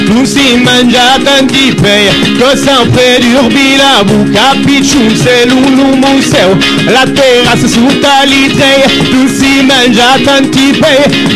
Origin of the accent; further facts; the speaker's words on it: Nice, Provence-Alpes-Côte d'Azur, France; Et c'est un bal façon nissarde, parce que on vient de Nice, et on fait un mélange avec le style toulousain.